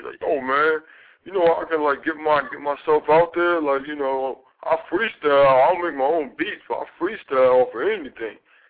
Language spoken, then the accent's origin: English; New York, United States; I am from New York.